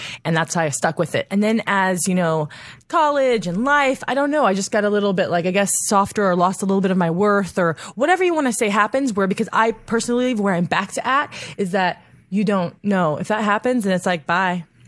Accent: Oklahoma, United States; also born or lived in Texas; Yeah, I grew up in Oklahoma.

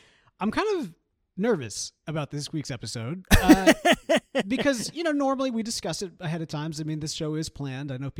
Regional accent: Scotland, United Kingdom; accent: Scottish; I'm supposed to bring my Scottish accent.

